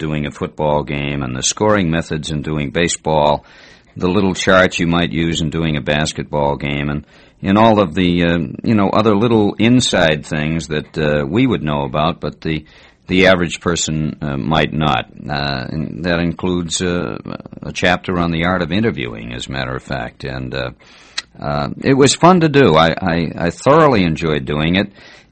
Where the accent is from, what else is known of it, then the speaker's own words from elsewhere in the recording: North Quincy, Massachusetts, United States; I grew up in North Quincy, Massachusetts, which is just outside of Boston. It's only 8 miles from Fenway Park.